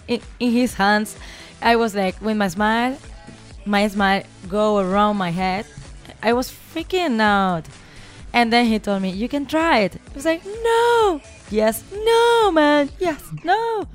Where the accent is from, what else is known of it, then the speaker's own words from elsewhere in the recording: Spain; English is a second language; Man, I'm studying here. I'm from Spain, and I need to go back home.